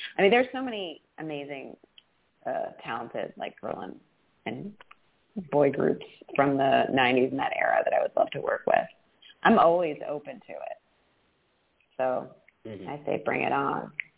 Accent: East Coast, United States; now in New York, United States; I mean, I grew up on the East Coast. I have been in New York for like 20 years, and so it's just where I live

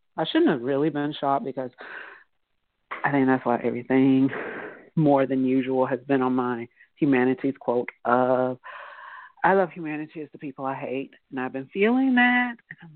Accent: Georgia, United States; The Falcons are in the Super Bowl, shocked me, and I'm from Georgia.

